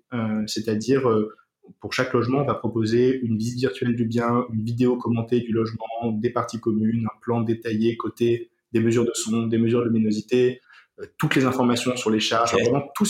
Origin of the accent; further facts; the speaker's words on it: Marseille, Provence-Alpes-Côte d'Azur, France; Moi, je viens de Marseille